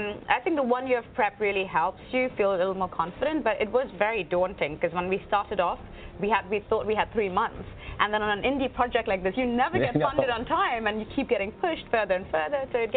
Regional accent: India; and I come from India. We love dancing.

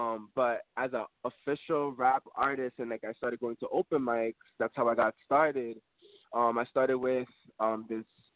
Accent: Bronx, New York, United States; I was in Brooklyn. I'm not from Brooklyn. You know, I'm from the Bronx

